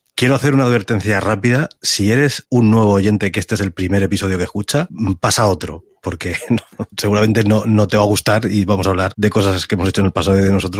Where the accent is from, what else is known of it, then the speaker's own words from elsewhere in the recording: Segovia, Castile and León, Spain; also born or lived in Santander / Jaén; porque yo nací en Santander, pero luego me crié, hasta los 8 años estuve viviendo en Jaén, luego nos mudamos a Segovia, que es de donde yo me considero realmente, ahí pasé toda mi adolescencia y mi juventud